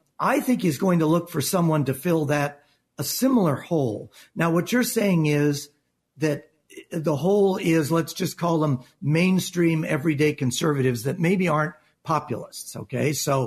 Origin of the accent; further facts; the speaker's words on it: Los Angeles, California, United States; born there; moved away; we are both expats from California, and I was born there in Los Angeles.